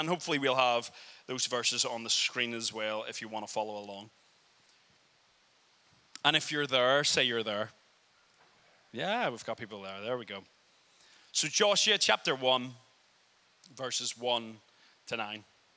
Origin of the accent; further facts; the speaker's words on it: Belfast, Northern Ireland, United Kingdom; accent: Irish; are both from Belfast. So hopefully nothing gets lost in translation, although you guys are used to the Irish accent